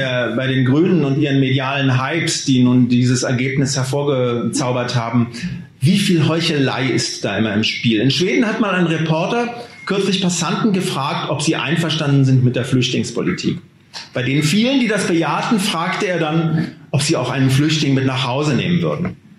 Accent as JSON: {"language": "German", "region": "Berlin", "country": "Germany", "tie": "born or raised there", "said": "in Berlin. Meiner Heimatstadt"}